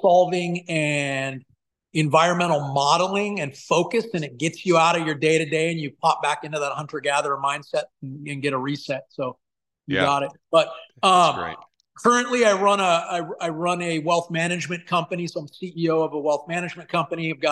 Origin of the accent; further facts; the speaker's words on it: Isla Vista, California, United States; I was born in Isla Vista, California, right north of Santa Barbara, by UCSB, and grew up, in that ocean, playing around in the tide pools and, hunting with slingshots.